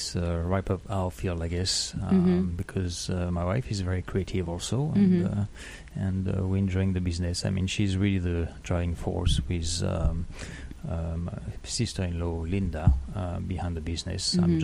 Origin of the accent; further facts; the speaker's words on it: Saint-Germain-en-Laye, Île-de-France, France; now in Bahamas; And yes, I am from France. I'm from a little town, not so little, but called Saint-Germain-en-Laye, which is on the west side of Paris.